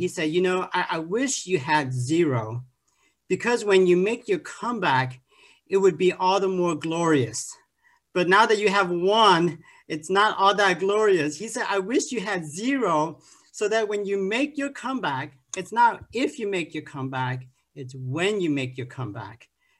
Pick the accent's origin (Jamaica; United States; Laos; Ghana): Laos; I'm originally from Laos, and that's a small country in between Vietnam and Thailand and Cambodia there.